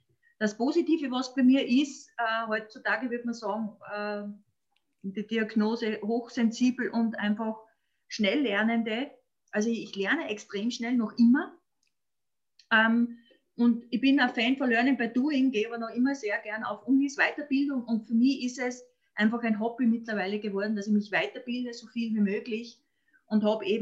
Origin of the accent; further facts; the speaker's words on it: Upper Austria, Austria; Also ich komme aus Oberösterreich.